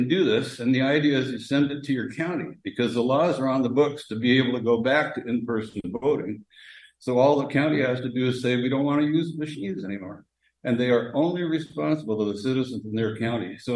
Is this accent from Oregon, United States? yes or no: yes; Portland, Oregon, United States; And I just wanted to relate also that I'm from Portland, and we were one of the first states in the country that went to vote by mail.